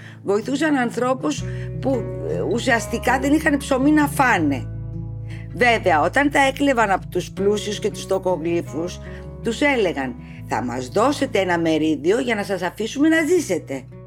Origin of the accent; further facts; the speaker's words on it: Ancient Epidaurus, Peloponnese, Greece; είμαι από την Αρχαία Επίδαυρο